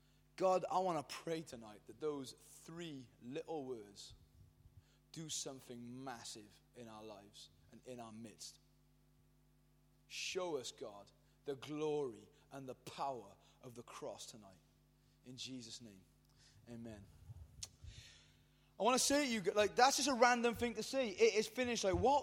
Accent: Wales, United Kingdom; being a Valleys boy and being a Welshman

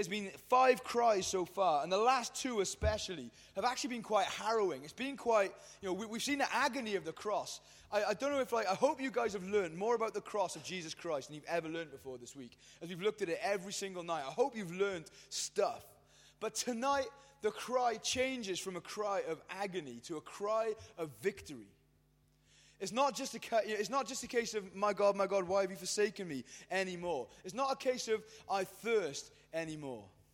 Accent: Wales, United Kingdom; being a Valleys boy and being a Welshman

